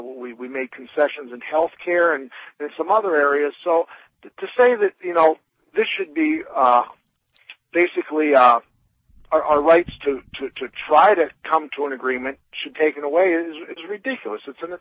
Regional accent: Pennsylvania, United States; You know, I'm originally from Pennsylvania. My parents still live there

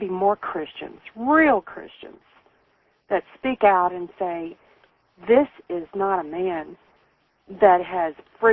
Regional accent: New Orleans, Louisiana, United States; I watched all during the aftermath of Katrina, because I'm from New Orleans

